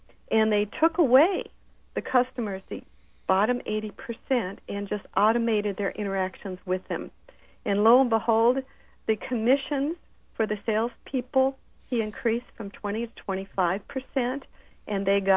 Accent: Milwaukee, Wisconsin, United States; I'm from Milwaukee originally

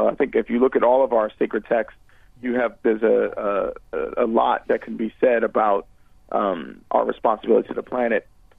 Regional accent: United States; You know, I'm as American as anybody else on the planet and that exists.

